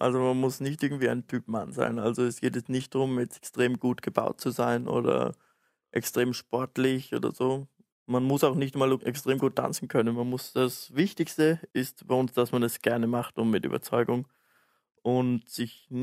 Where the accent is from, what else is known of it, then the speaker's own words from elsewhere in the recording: Vorarlberg, Austria; also ich komme aus Vorarlberg, das ist ganz auf der anderen Seite von Österreich